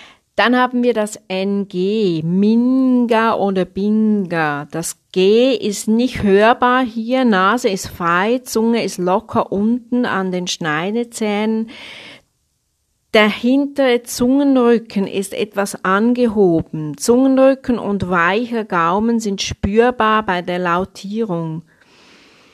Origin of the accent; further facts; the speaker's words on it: Switzerland; Also ich bin eine Schweizerin